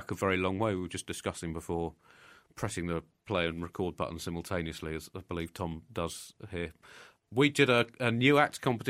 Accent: United Kingdom; I mean, to be honest, as a Brit

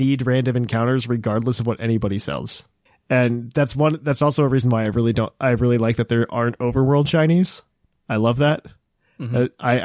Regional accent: United Kingdom; But the most enjoyable part for me, being a Brit, is the overall theme of the game and towns all felt like Britain

